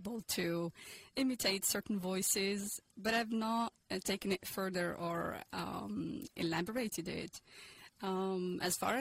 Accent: Casablanca, Casablanca-Settat, Morocco; I was born and raised in Morocco, Casablanca.

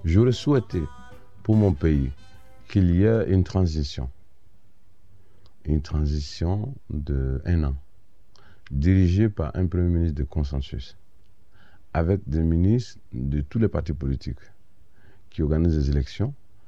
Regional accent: Côte d’Ivoire; moi, en tant qu'Ivoirien, qui connaît la mentalité des Ivoiriens, qui suis né dans ce pays, qui a grandi dans ce pays, qui suis de ce pays, je dirais.

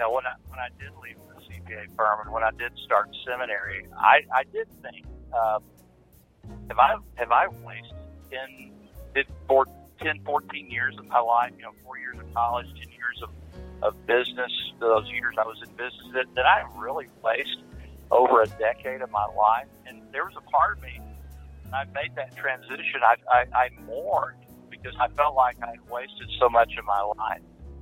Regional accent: Amarillo, Texas, United States; I'm just accountant from Amarillo, just trying to do what God tells me to do.

